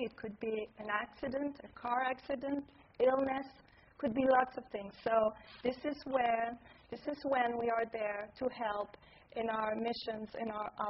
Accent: Montreal, Quebec, Canada; It's a pleasure to be here in Montreal, in my hometown, with you and here at McGill.

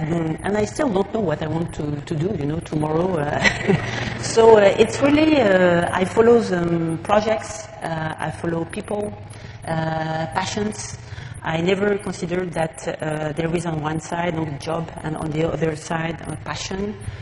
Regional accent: France; English is a second language; now in Canada; which is very strange for French, but I'm also Canadian now.

